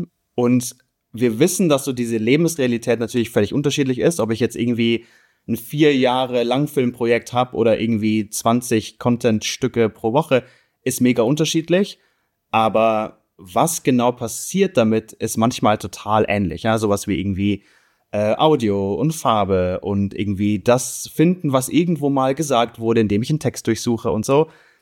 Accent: Munich, Bavaria, Germany; bin aus München

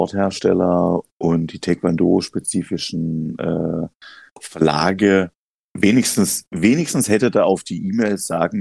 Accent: Germany; auch ich bin Deutscher.

